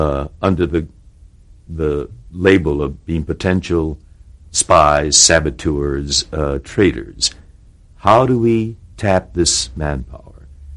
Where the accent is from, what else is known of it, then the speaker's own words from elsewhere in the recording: Los Angeles, California, United States; I grew up here in Los Angeles until Pearl Harbor.